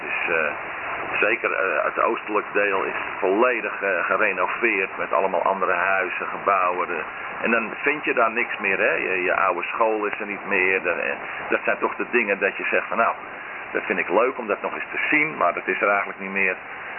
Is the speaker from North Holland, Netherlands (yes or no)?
yes; Amsterdam, North Holland, Netherlands; now in Putten, Netherlands; Ik kom uit Amsterdam-Oost, oorspronkelijk. En ik moet eerlijk zeggen, ik heb de laatste jaren, voordat ik in Putten kwam, woonde ik eigenlijk al buiten Amsterdam, op Sunderdorp. Maar dat is gemeente Amsterdam. En dat is een dorpje